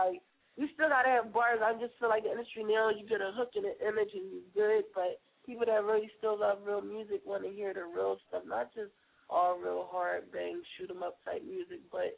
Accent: Philadelphia, Pennsylvania, United States; So I support it because I'm from Philly

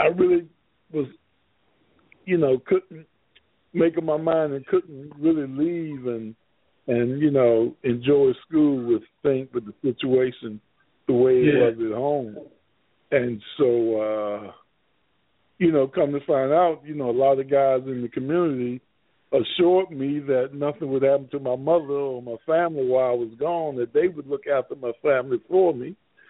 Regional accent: Kenilworth, United States; Well, now, you know, I grew up in Kenilworth.

